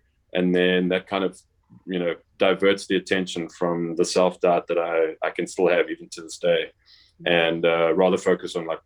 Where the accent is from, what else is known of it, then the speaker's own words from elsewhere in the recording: South Africa; also born or lived in London; now in United States; I obviously was born and raised in South Africa. I've lived in London for a couple of years and I live in America with my wife, but I'm still passionate about South Africa.